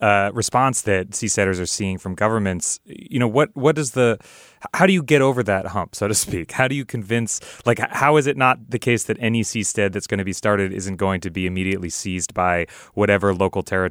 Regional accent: New Jersey, United States; I grew up in New Jersey.

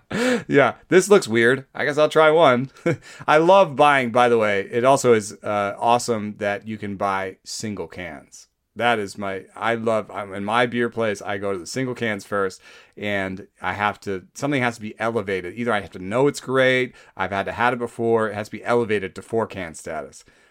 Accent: Jamaica; born there; I was born in Jamaica, man. I love the islands down there.

